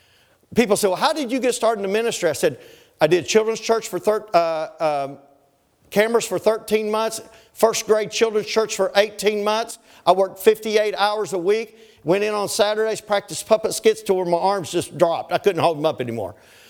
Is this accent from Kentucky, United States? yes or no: yes; Flatwoods, Kentucky, United States; but I grew up in Flatwoods, Kentucky. We had one red light